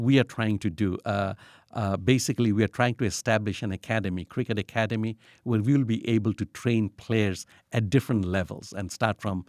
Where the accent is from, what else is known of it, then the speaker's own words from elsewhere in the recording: Bangladesh; moved away; When I was growing up in Bangladesh, I played cricket.